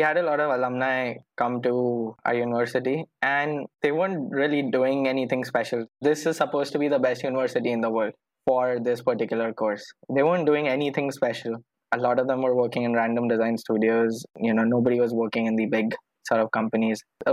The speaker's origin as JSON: {"language": "English", "town": "Navi Mumbai", "region": "Maharashtra", "country": "India", "tie": "born or raised there", "said": "I grew up in New Bombay, which is a suburb of Mumbai. It's a town of its own. You know, it's treated like a suburb. So I grew up there pretty much all my life."}